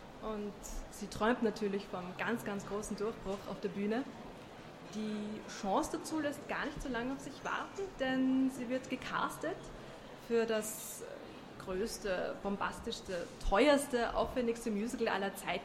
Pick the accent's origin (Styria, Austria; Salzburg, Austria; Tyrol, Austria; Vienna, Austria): Vienna, Austria; Ich komme aus Wien und ich bin heute hier